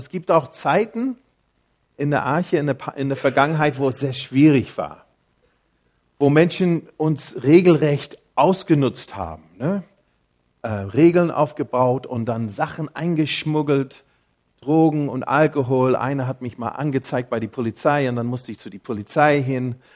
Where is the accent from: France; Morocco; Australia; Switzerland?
Australia; German is a second language; now in Germany; ich bin Australier-Deutsche, deswegen ein bisschen komischen Akzent manchmal